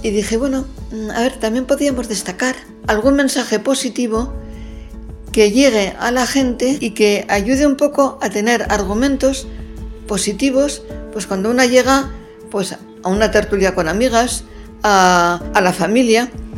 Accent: San Sebastián, Basque Country, Spain; also born or lived in Madrid; Soy guipuzcoana de San Sebastián, nacida en Donosti, y estudié la carrera en Madrid, estudié filología románica

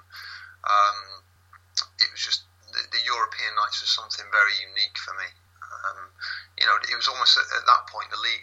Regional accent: Scunthorpe, Yorkshire and the Humber, United Kingdom; given the fact I'm from Scunthorpe

